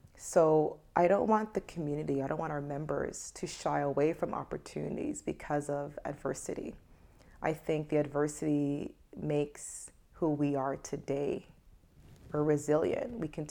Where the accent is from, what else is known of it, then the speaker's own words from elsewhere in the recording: Canada; my lived experience as a Canadian Black nurse through my academic journey, as well as Canadian Black nurse in leadership.